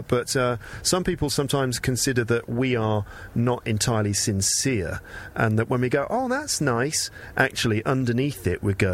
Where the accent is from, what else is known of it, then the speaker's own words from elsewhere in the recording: England, United Kingdom; I wonder also if there's something about the fact that we're all English here. I wonder if that makes a difference.